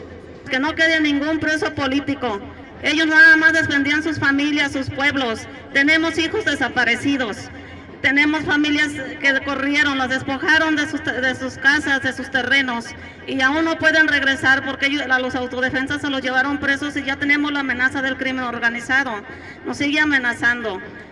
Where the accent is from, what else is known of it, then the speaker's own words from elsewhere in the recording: Caleta de Campos, Michoacán, Mexico; Soy de Caleta de Campos